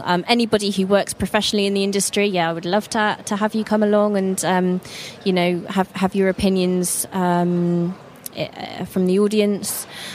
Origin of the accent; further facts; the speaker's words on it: Norwich, East of England, United Kingdom; I was born in Norwich, so it's my hometown. So I go back there fairly frequently.